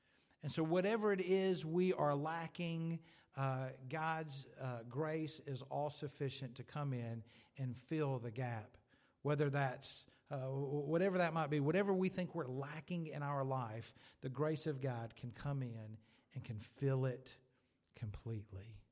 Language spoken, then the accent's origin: English; United Kingdom; Sometimes as British people, maybe we don't want to open up.